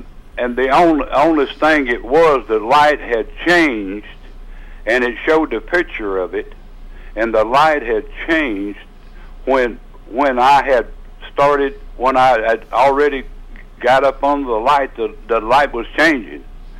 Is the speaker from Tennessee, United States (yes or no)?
yes; Tennessee, United States; I live in Smyrna. I went to Murfreesboro. I was born and raised in Rutherford County.